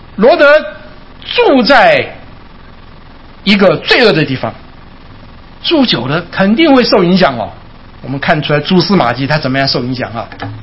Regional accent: China; now in California, United States; 这跟我们中国人的这个，就从国内来的中国人了

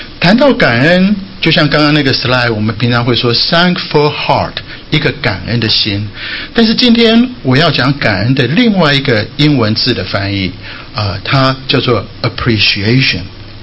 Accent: Taiwan; 像我是从台湾来的，我们会讲一些台语

